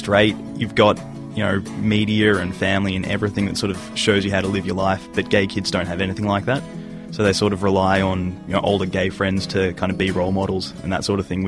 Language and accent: English; Melbourne, Victoria, Australia; from Melbourne's West, recently moved over from Perth